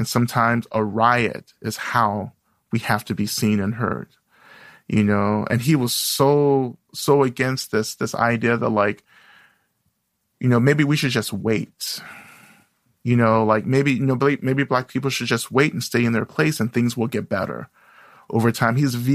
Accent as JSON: {"language": "English", "region": "Georgia", "country": "United States", "tie": "born or raised there", "said": "I grew up in the South in North Georgia, and still a lot of Klan activity"}